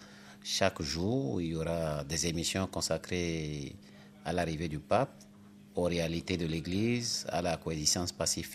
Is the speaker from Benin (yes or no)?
yes; Benin; avec la libéralisation, n'est-ce pas, de l'espace audiovisuel chez nous au Bénin.